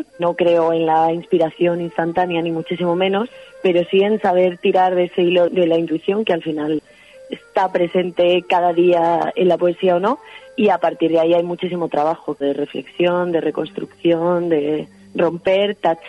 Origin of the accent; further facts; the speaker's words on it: Granada, Andalusia, Spain; soy de Granada y he crecido con él en los poemas y también en la ciudad